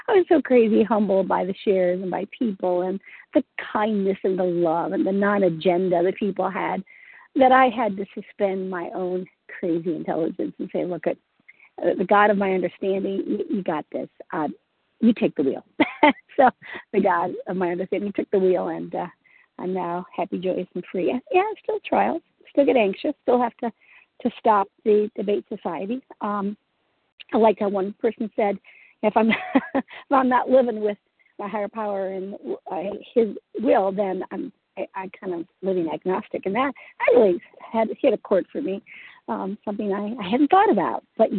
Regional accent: Maryland, United States; from Maryland

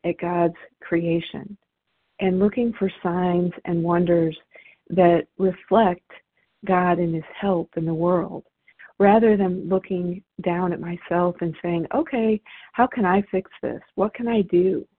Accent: Indiana, United States; I'm sorry. I'm from Indiana.

